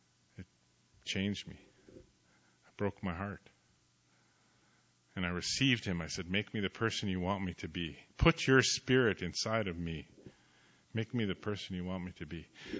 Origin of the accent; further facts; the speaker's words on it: Canada; I grew up hating who God had made me. I hated being an Indian. I hated being First Nations.